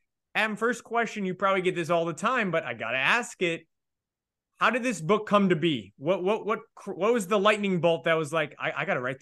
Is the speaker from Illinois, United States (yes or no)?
yes; Chicago, Illinois, United States; I'm not from Ohio, I'm from Chicago